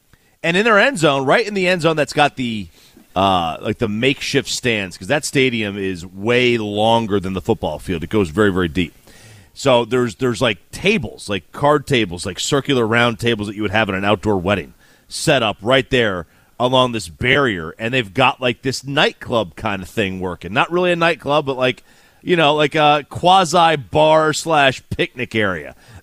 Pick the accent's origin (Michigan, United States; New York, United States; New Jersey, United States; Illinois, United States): New Jersey, United States; Like outside of when I was growing up. And I grew up in New Jersey.